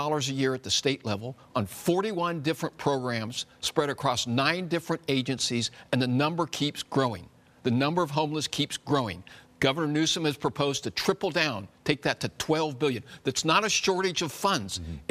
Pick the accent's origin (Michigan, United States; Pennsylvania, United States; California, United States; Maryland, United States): California, United States; The sun and the climate.